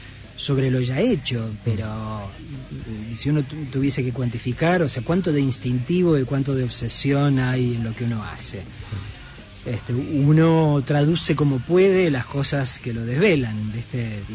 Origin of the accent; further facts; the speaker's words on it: Argentina; Nosotros somos el país de Borges, de Cortázar